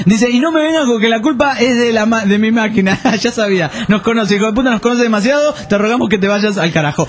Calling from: Puerto Ordaz, Bolívar, Venezuela; de Puerto Ordaz, Venezuela.

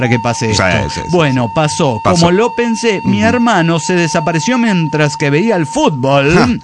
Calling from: Saltillo, Coahuila, Mexico; de Saltillo, Coahuila.

